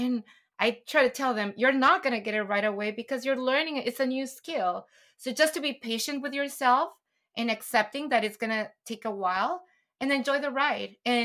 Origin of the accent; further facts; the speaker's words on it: Guatemala; born there; first language Spanish; English is a second language; because I'm a Spanish speaker, you know, and I was born in Guatemala